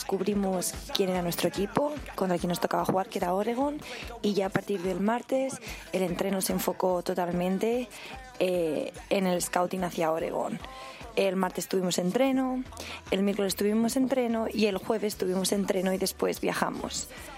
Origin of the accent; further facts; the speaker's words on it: Madrid, Community of Madrid, Spain; now in Boise, United States; soy de Madrid, de España, y actualmente juego para la Universidad de Boise State en Idaho